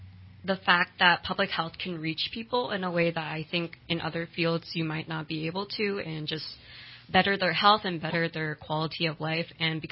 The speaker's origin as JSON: {"language": "English", "region": "Missouri", "country": "United States", "tie": "born or raised there", "also_born_or_lived": "Southern California", "said": "I moved down from Southern California, but before that, I actually moved from Missouri. So I grew up in Missouri, and I did my undergraduate degree in rural Missouri."}